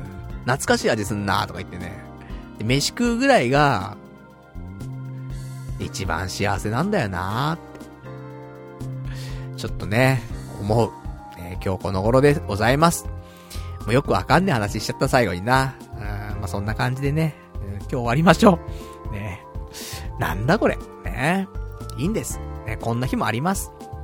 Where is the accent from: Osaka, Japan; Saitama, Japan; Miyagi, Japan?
Saitama, Japan; まあ地元埼玉だからな